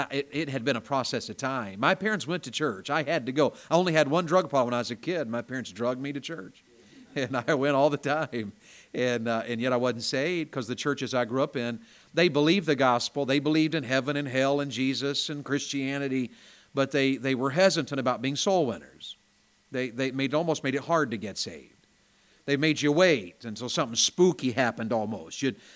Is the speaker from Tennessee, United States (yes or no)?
yes; Tennessee, United States; Now, if y'all here are like they are where I grew up in Tennessee